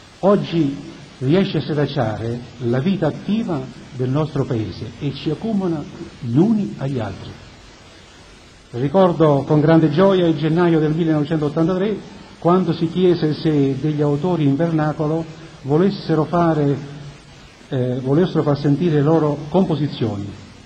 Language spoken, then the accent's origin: Italian; Naples, Campania, Italy; Siamo gli eredi dei famosi etruschi, anche se sono napoletano